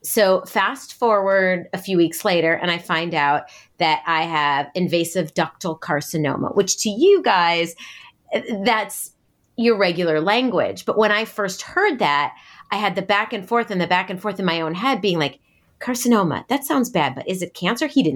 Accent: Midwest, United States; I grew up in the Midwest too, and moving now out to the East Coast, everybody calls it soda

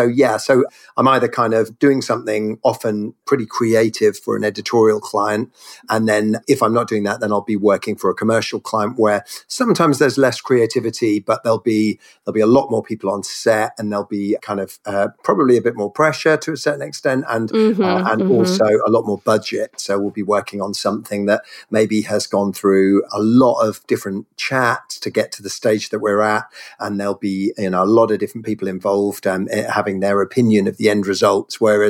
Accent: South West England, United Kingdom; born there; now in London, United Kingdom; I was actually born in Cornwall, right over in the West Country. But yeah, I've spent kind of the last 20 years or so in London.

